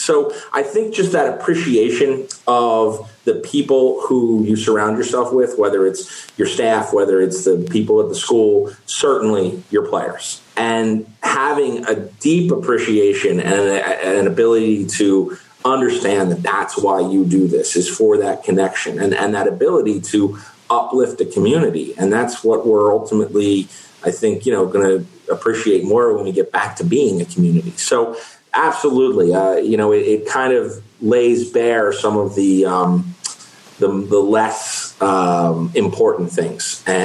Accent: Westchester, New York, United States; I mean, I grew up in Westchester, played most sports, didn't play football.

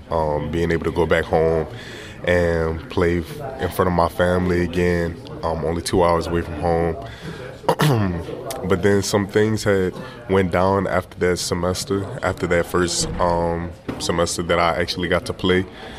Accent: Lafayette, Louisiana, United States; Okay, I'm from Lafayette, Louisiana.

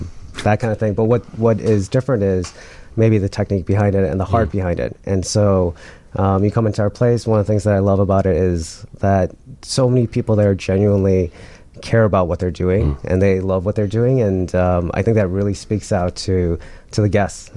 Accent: Chicago, Illinois, United States; And growing up in Chicago, you have so much different cultures out here and stuff.

